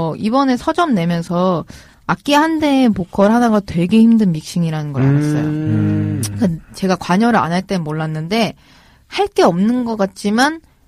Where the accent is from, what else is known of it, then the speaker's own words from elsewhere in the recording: Seoul, South Korea; 원래 서울이에요.